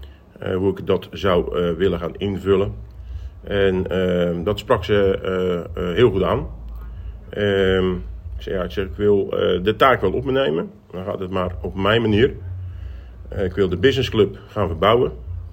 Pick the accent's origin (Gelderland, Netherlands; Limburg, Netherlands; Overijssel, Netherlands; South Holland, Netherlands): South Holland, Netherlands; Katwijk; Ik ben een echte Katwijkbinder. Ik ben opgegroeid aan de Overijn.